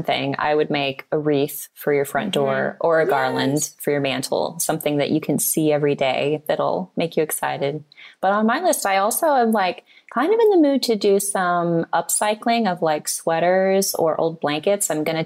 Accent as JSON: {"language": "English", "region": "Missouri", "country": "United States"}